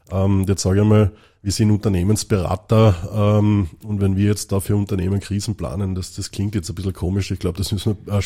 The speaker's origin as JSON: {"language": "German", "town": "Magdalensberg", "region": "Carinthia", "country": "Austria", "tie": "born or raised there", "said": "ich bin ursprünglich aus Kärnten, ich bin geboren und aufgewachsen in Klagenfurt, also eigentlich nicht genau in Klagenfurt, sondern ein bisschen außerhalb in der schönen Gemeinde Magdalensberg."}